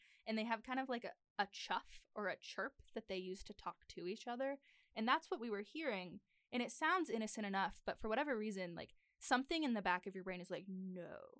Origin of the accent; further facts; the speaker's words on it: Wyoming, United States; also kind of bleed over into the little chunk of Wyoming that has my hometown and Devil's Tower